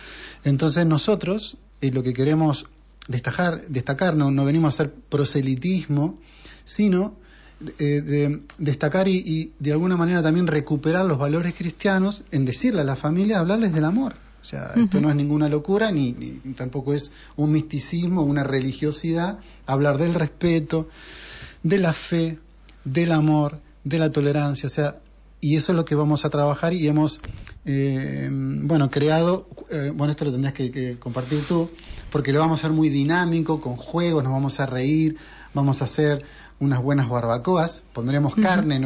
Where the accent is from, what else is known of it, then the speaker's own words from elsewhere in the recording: Argentina; Catalan is a second language; Que sóc argentí, bueno.